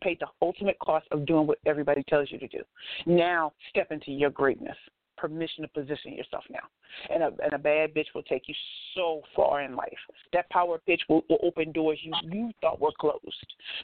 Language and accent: English; St. Louis, Missouri, United States; Like, I'm from St. Louis, you know, so I grew up hearing that I'm ugly and all that kind of stuff